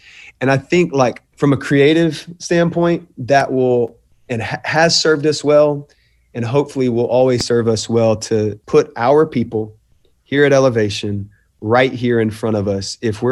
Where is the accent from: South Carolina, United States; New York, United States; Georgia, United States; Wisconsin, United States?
South Carolina, United States; Beaufort; now in Charlotte, United States; It's home. We've been here 13 years. I'm more or less a Carolina boy, though. I grew up near Beaufort, South Carolina, Charleston, South Carolina area. Yeah, I'm Carolina.